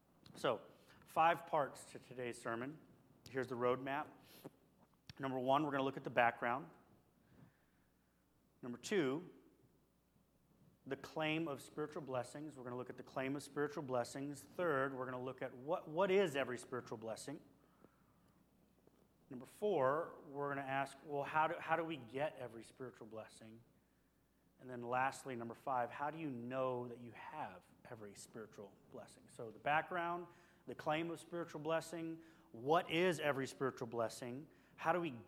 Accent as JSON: {"language": "English", "country": "United States", "said": "because we're American."}